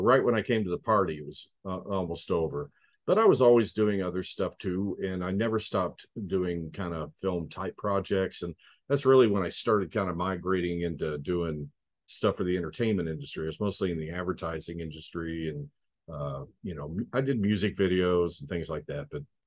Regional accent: Missouri, United States; also born or lived in Biloxi, United States / Florida, United States; And actually, we moved to the Ozark, southwestern Missouri, just right after that. So I pretty much grew up there.

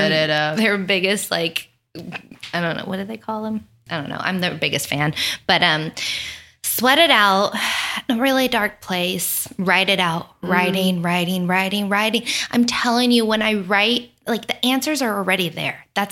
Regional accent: Oxnard, California, United States; I'm so not from the South at all. I'm from Oxnard, California. I'm a Southern Cali beach girl. And I think I have a twang sometimes, whatever.

